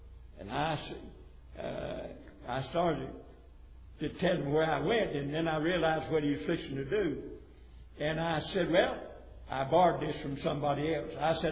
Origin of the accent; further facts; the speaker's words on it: United States; Now, I was born in America, but this is not my country. It's the one I live in. It's the one that I was raised in.